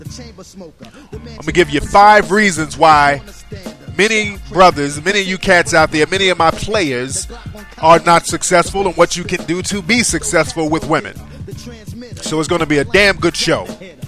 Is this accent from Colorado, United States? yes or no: no; Detroit, Michigan, United States; born there; And Detroit, as you all know, that I was born in Detroit. That's my birthplace.